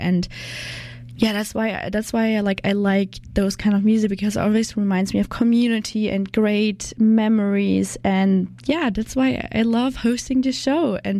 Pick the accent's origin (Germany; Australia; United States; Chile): Germany; English is a second language; now in Canada; I'm from Germany.